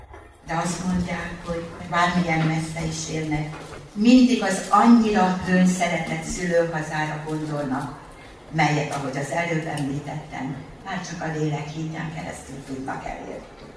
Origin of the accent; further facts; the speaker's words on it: Hungary; now in Sydney, Australia; Én igazán magyar vagyok. Még akkor is, hogyha ausztrálok között élek, mert én Sydneynek olyan területén élek, ahol abszolút magyarok nincsenek, csak ausztrálok. És én égmagamban vagyok magyar, és a gyerekeim, akikkel igazán nap mint nap magyarul beszélek.